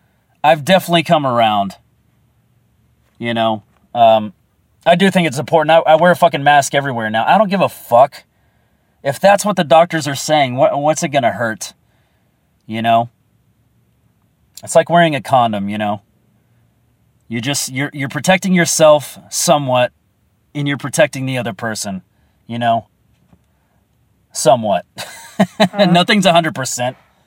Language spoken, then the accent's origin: English; Texas, United States; I have no room to talk because I am from Texas.